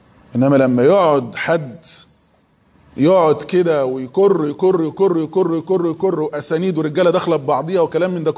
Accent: Egypt

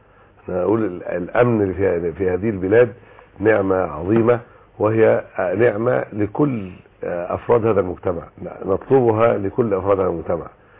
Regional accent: Egypt; بلادنا مصر

